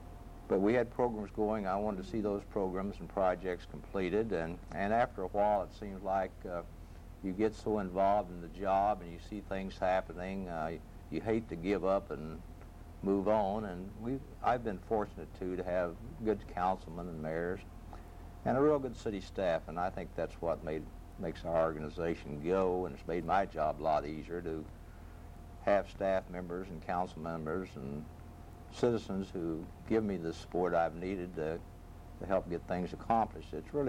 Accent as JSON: {"language": "English", "region": "Oklahoma", "country": "United States", "tie": "born there", "said": "Well, I was born in southern Oklahoma. My family was from Oklahoma. They originally were from Texas, and they moved to Oklahoma in the early part of the 20th century."}